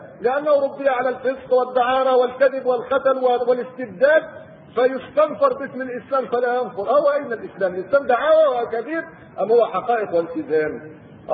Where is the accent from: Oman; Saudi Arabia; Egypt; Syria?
Egypt; فرت قبائل ليبيا تقريبا إلى مصر وجاءوا عندنا في الريف، فكنا نطعمهم